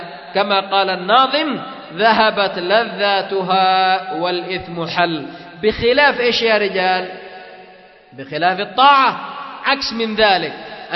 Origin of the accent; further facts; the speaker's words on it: Yemen; أيضا مثلا شجرة القات عندنا في اليمن